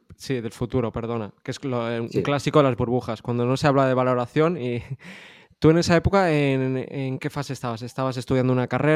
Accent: Catalonia, Spain; Yo, además, que soy catalán, ¿no?

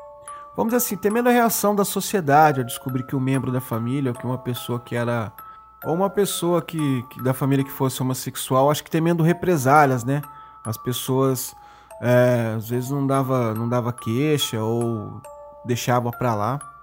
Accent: Mogi das Cruzes, São Paulo, Brazil; eu me lembro que quando eu era criança, facilmente aqui em Mogi das Cruzes o pessoal descia para Bertioga de carona

